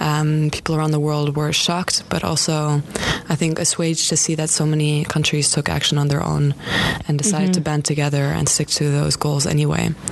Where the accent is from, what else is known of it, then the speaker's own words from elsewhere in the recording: United States; as American citizens, at least, we were all very concerned.